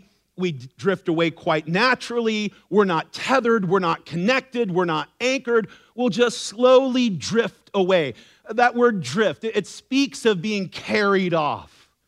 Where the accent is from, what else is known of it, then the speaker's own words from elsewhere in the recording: California, United States; I grew up more in Orange County and LA, and when I was a little kid, my mom would always take us to Huntington Beach